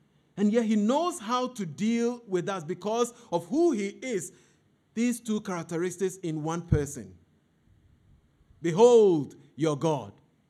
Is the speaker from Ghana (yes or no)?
yes; Bubuashie, Greater Accra, Ghana; I was a shepherd boy when I was growing up in Bubiashi. I had sheep and I had goat.